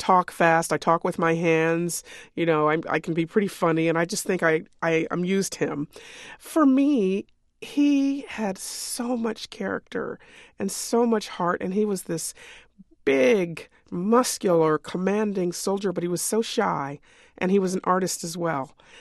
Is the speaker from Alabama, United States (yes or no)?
no; Kentucky, United States; I'm an Army brat and I grew up near Fort Knox